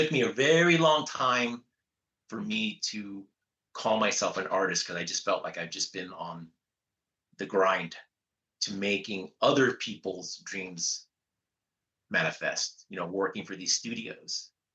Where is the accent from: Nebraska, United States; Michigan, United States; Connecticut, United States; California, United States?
California, United States; Reseda; Here in Reseda, just in my hometown here in the valley.